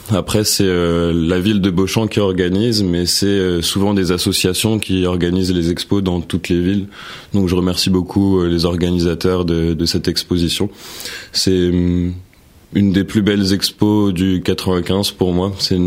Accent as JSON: {"language": "French", "town": "Enghien-les-Bains", "region": "Île-de-France", "country": "France", "tie": "born there", "said": "Non, je suis né à Enghien-les-Bains justement."}